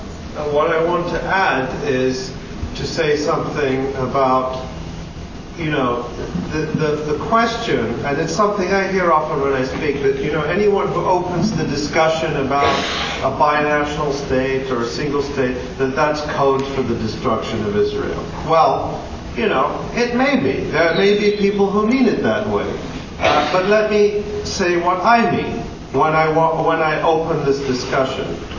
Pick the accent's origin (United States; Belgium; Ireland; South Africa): Belgium; And I grew up in Belgium, and I know it very well just how bitter the ethnic linguistic divide is in Belgium.